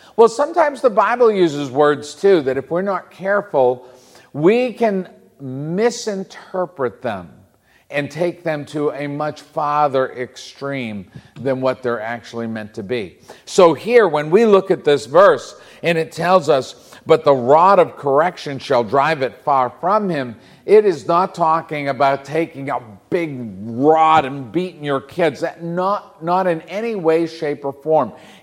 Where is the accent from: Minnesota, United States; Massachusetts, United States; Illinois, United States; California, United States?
Massachusetts, United States; I grew up in Massachusetts and Sandra Jo grew up in Texas.